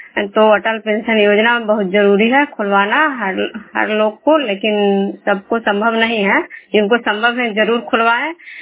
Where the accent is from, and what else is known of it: Vishnupur, Bihar, India